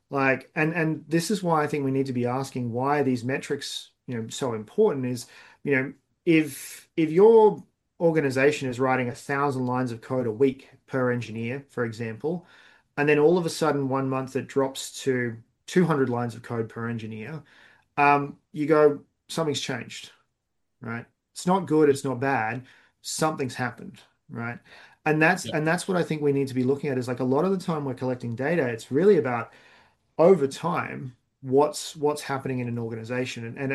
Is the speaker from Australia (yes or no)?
yes; Australia; I'm Australian.